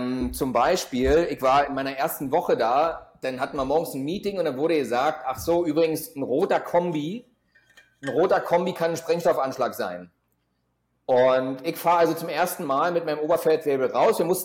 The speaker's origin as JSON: {"language": "German", "region": "East Germany", "country": "Germany", "tie": "born or raised there", "said": "Also ich war 10, als die Wende kam. Ich bin ja im Osten groß geworden."}